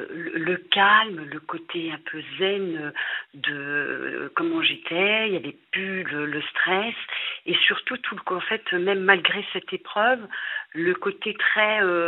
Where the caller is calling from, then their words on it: Paris, Île-de-France, France; J'ai 53 ans et je suis de Paris.